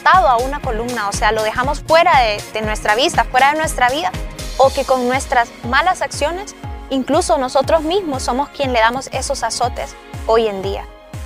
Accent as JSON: {"language": "Spanish", "country": "Honduras", "said": "tengo 28 años y soy de Honduras."}